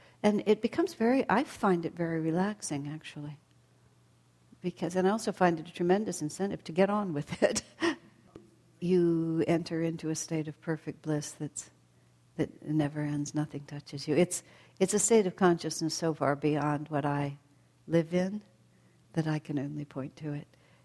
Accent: United States; I'm just not an African man. I'm an American woman.

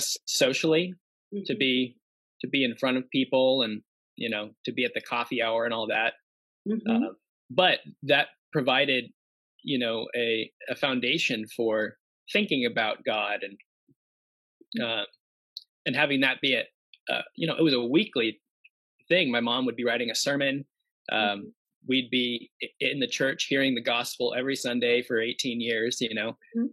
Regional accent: Tucson, Arizona, United States; also born or lived in Utah; We grew up in Tucson, Arizona. That was our first that was my first conscious place that we lived in, although I was born in Utah.

